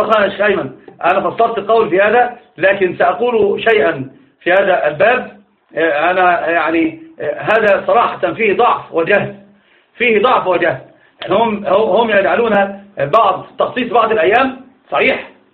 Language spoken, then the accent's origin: Arabic; Upper Egypt, Egypt; زي صعيدا عندنا، انا صعيدي ايضا